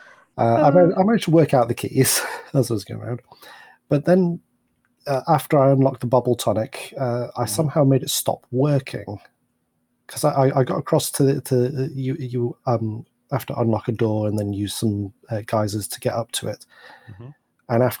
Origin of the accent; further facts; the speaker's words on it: Yorkshire and the Humber, United Kingdom; how you would say helping with a Yorkshire accent. As a Yorkshireman myself, I know that from experience.